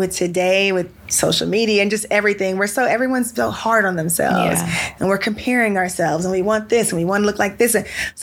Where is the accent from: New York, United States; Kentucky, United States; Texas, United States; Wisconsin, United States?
Texas, United States; Houston; Of course, I'm from Houston